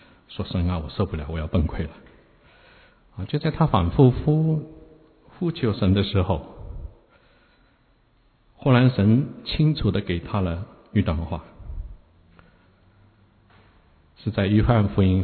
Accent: China; 我想我们从大陆来有点年龄的人都应该知道当时的这种情况

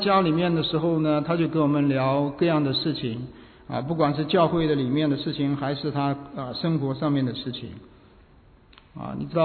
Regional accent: China

